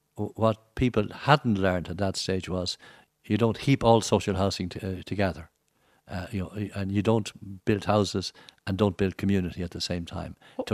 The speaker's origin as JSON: {"language": "English", "town": "Dublin", "region": "Leinster", "country": "Ireland", "tie": "born there", "said": "I was born in Dublin. I was probably conceived in Derry, because I have a Northern Ireland wartime identity card issued a week after I was born, with a residence in Northern Ireland."}